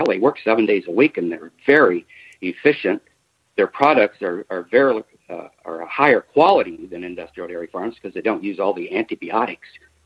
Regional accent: Dearborn, Michigan, United States; born there; I was born down in Dearborn.

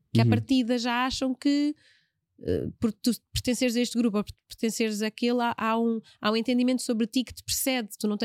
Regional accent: Portugal; Nós somos um bocadinho mais claras, crescemos aqui com o sotaque daqui, falamos como um português, como a expectativa que as pessoas têm que um português fale.

